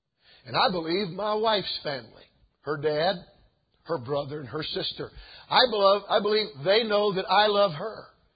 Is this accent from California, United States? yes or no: no; Georgia, United States; I said, "Hey … I'm from Georgia."